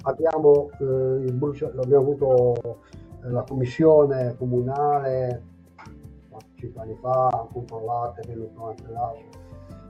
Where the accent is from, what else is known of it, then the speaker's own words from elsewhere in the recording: Liguria, Italy; ma uno può bere i vini liguri, no? Siamo liguri